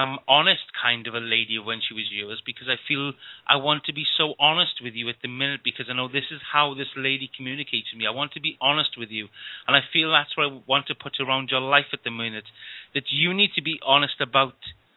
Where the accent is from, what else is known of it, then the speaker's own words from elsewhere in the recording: Wales, United Kingdom; I'm Welsh